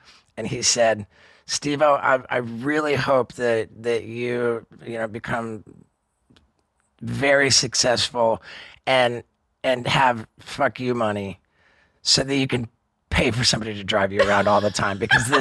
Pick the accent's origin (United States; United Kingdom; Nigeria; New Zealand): United Kingdom; England; born there; I was born in England, so I have a British passport.